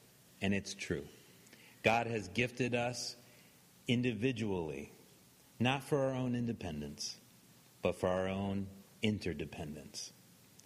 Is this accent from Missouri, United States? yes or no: yes; Missouri, United States; Growing up in Missouri, and there's a few of these around here, but it seemed like every little church loved to put pithy sayings on signs outside.